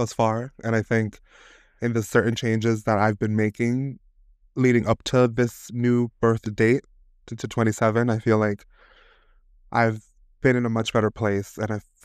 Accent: Wichita, Kansas, United States; I'm from Wichita, Kansas.

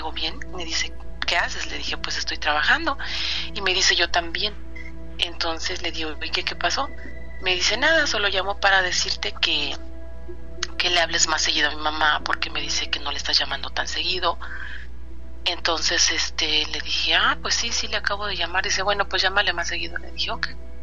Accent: Guerrero, Mexico; now in United States; Estoy en California, pero soy de Guerrero.

